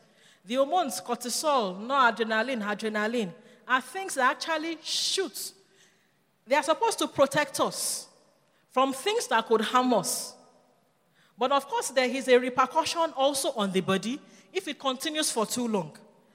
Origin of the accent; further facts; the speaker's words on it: Nigeria; Being a Nigerian, yes, yes.